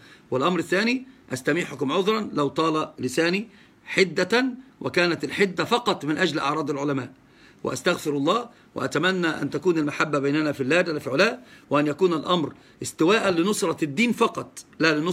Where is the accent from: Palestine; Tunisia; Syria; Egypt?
Egypt; أنا من مصر يا أستاذ.